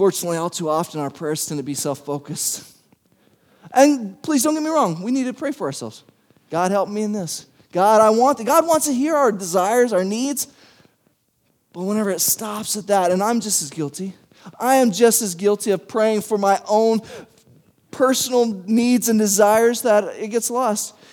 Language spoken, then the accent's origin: English; United States; I didn't take Spanish in high school because I thought, I'm American, I only need to speak English.